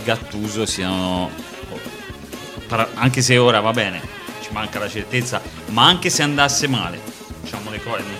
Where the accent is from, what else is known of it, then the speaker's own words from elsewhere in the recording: Pisa, Tuscany, Italy; come insomma da pisano, insomma, bisogna essere anche fieri di poter dire una cosa del genere